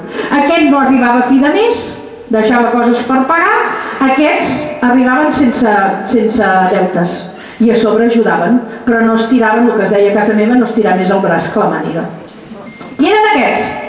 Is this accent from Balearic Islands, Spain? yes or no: no; Martorelles, Catalonia, Spain; jo que sóc de Martorelles m'estic quedant sense cap tipus de botiga